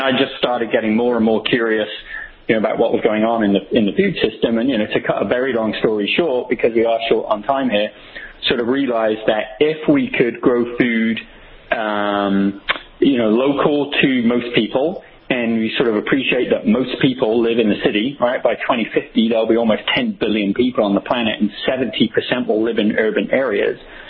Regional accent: England, United Kingdom; I'm actually English, although my wife is an Aussie. Okay. So you may well be hearing some of that antipathy in my accent.

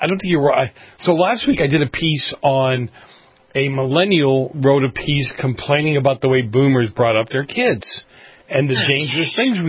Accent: Boston, Massachusetts, United States; Oh my gosh. I grew up in Boston. I took a train and a bus after school to get to my mom's work.

